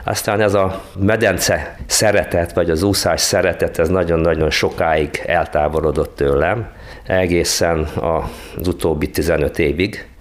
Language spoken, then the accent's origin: Hungarian; Szeged, Csongrád-Csanád, Hungary; born there; moved away; Szegeden születtem, hát gyakorlatilag most már 70 évvel ezelőtt. Szüleim is tőzsgyökeres szegediek voltak, a család régóra visszavezethető Szegedre. Szeretem is ezt a város nagyon, és sajnálom is, hogy ott kellett hagynom.